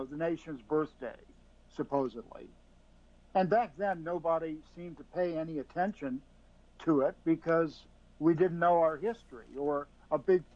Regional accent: Alexandria, Virginia, United States; growing up in Alexandria, George Washington's, quote, hometown or whatever, there was a big deal on Washington's birthday

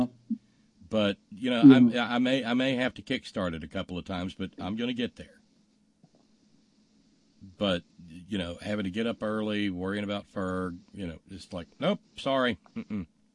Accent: Alabama, United States; Well, because where I grew up in Alabama in that time was still a place that prided itself on its educational system

